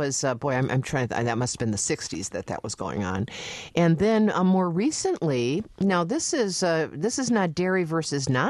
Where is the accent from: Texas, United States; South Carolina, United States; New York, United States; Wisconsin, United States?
Wisconsin, United States; Appleton; We grew up in Appleton, Wisconsin, and we would drive to the Upper Peninsula of Michigan to buy oleomargarine.